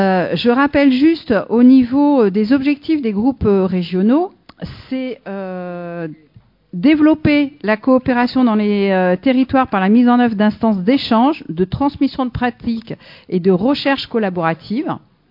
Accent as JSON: {"language": "French", "region": "Nouvelle-Aquitaine", "country": "France", "said": "puisque je suis moi-même de la Nouvelle-Aquitaine."}